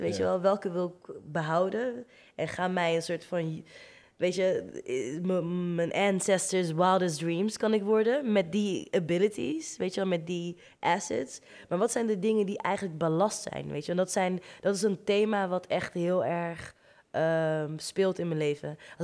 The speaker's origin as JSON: {"language": "Dutch", "country": "Netherlands", "tie": "born or raised there", "said": "Ik kom uit Nederland, ik ben hier geboren en getogen."}